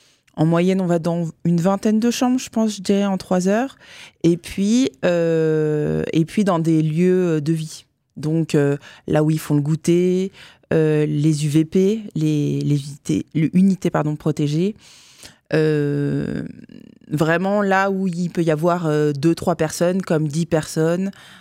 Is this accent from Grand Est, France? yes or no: yes; Nancy, Grand Est, France; On vient de Nancy, il n'y a pas ça à Nancy